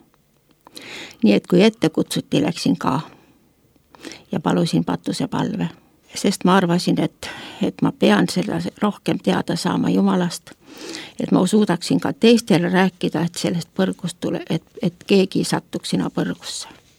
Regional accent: Põlva County, Estonia; Olen pärit Põlvamaalt ja minu pere oli usklikud. Luteri koguduses ja meie kogudus oli Võnnus

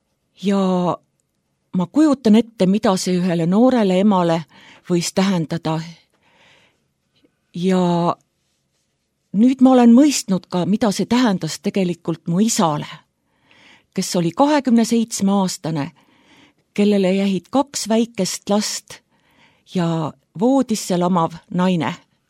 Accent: Hiiu County, Estonia; Olen pärit Hiiumaalt ja minu lapsepõlve kodu oli üks imeline kodu.

